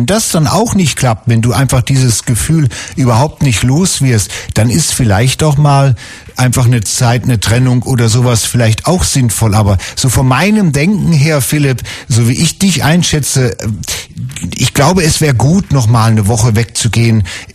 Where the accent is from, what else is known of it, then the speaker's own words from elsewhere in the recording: Fulda, Hesse, Germany; born there; da bin ich geboren, das kenne ich. Aus Fulda, ich bin in Fulda geboren, also das kenne ich.